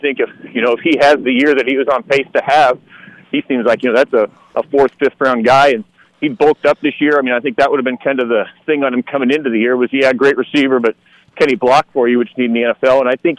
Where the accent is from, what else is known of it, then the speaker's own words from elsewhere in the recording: Portland, Oregon, United States; Oh, I grew up in Portland. I went to Jesuit up in Portland and got involved in journalism there.